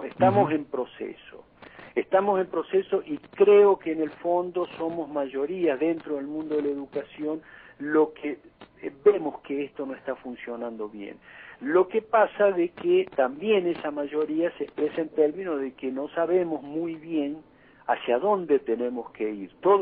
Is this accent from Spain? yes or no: no; Argentina; cuando nosotros decimos de que estamos como argentinos, un poco retrasados en esta disputa ideológica